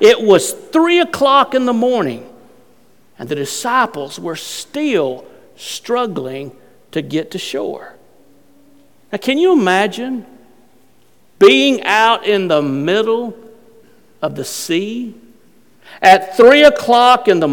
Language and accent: English; Alabama, United States; I grew up in North Alabama, and I did a lot of fishing on the Tennessee River as I was growing up.